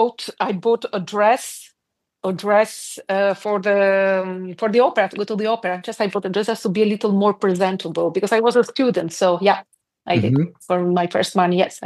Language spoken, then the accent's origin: English; Albania; English is a second language; moved away; when I left Albania, and it was the time that period that when I mentioned I'm coming from Albania, everyone I felt judged for everything